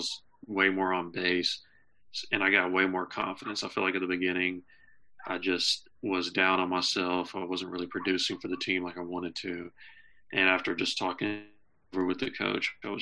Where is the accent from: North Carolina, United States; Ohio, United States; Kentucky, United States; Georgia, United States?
Kentucky, United States; Lexington; Plus, I'm from Lexington, Kentucky, so that's about 3 hours from here.